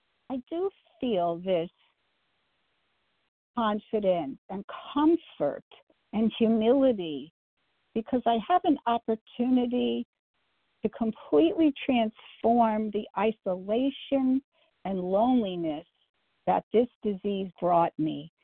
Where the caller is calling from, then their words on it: Cambridge, Massachusetts, United States; I'm calling from Cambridge, Massachusetts, Eastern Time